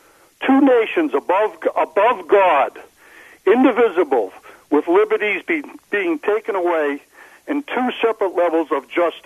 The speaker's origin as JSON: {"language": "English", "town": "Boston", "region": "Massachusetts", "country": "United States", "said": "I'm originally from Boston, and I know about Whitey Bulger and his criminal activities."}